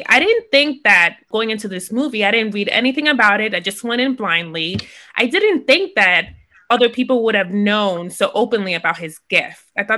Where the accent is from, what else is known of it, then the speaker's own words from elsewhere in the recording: New York, United States; Well, as a New Yorker, appreciate that they were in New York.